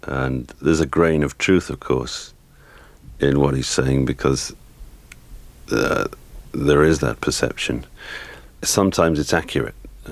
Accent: Newcastle upon Tyne, North East England, United Kingdom; also born or lived in Glasgow; Yeah, well, I was born in Glasgow, but when I was about 6 or 7, I moved to Newcastle-on-Tyne, which is a northeast, like the people from the northeast, people from Newcastle are called Geordies, and that's really what I consider myself to be, from the northeast.

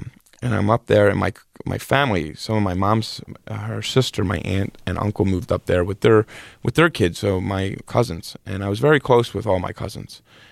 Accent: Philadelphia, Pennsylvania, United States; Growing up in South Philly, where we just had like this Irish pride thing

